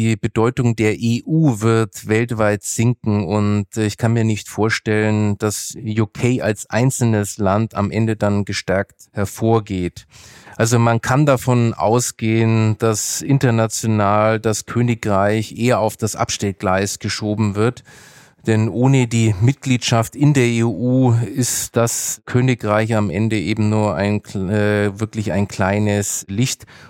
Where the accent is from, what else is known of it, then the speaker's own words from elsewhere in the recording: Nuremberg, Bavaria, Germany; Ich bin ja in Nürnberg aufgewachsen